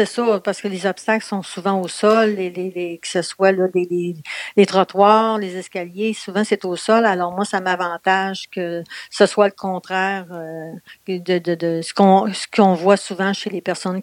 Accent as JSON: {"language": "French", "town": "Quebec City", "region": "Quebec", "country": "Canada", "tie": "born there", "said": "moi, je suis née à Québec, dans la ville de Québec même. Ça va me vieillir, mais à la fin, vraiment à la fin des années, en 1959"}